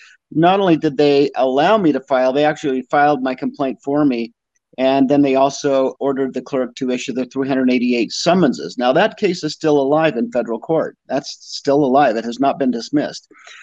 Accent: Utah, United States; We were raised that way growing up in Utah.

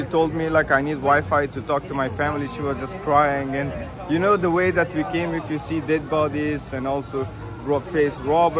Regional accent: Afghanistan; English is a second language; I'm from Afghanistan.

